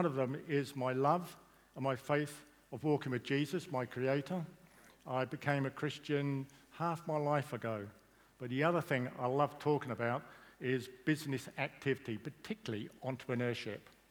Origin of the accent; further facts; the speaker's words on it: Birmingham, West Midlands, United Kingdom; born there; also born or lived in Leicester / Blackpool / Germany; I was born in Birmingham, we moved to a camp in there, and then we moved to Leicester in England.